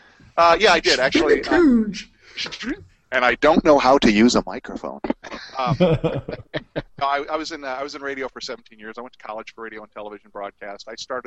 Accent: Waterloo, Iowa, United States; I'm an Iowan, born and bred. I grew up in Northeast Iowa, a little town called Waterloo.

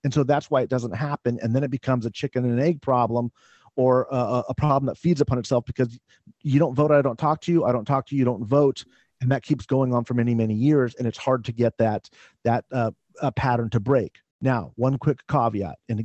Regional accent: California, United States; a lot of that is just being a Californian and seeing some of these districts

